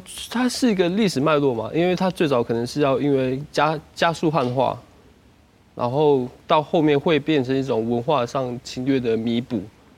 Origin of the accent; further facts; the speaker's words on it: Taipei, Taiwan; 因为像我在都市长大，那可能会有很多地方会不被认同，或是会融入不进去。我可能在都市，他们会觉得你一看就知道我不是汉人。那我回去。部落回去家乡，他们就觉得啊，你是台北来的